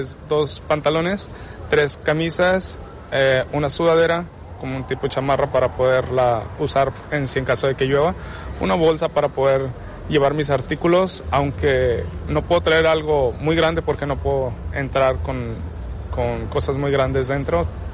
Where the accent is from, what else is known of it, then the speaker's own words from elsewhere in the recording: Amatitán, Jalisco, Mexico; aprovecho para mandarle un saludo al lugar donde soy de Amatitán, Jalisco, y es donde nace el tequila